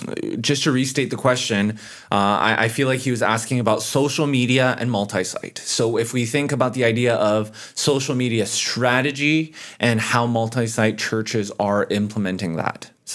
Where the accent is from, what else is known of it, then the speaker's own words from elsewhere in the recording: Canada; Yeah, but I'm Canadian.